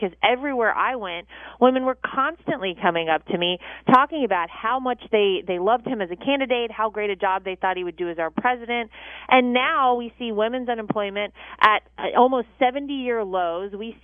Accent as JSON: {"language": "English", "region": "North Carolina", "country": "United States", "said": "My home state of North Carolina, also incredibly important."}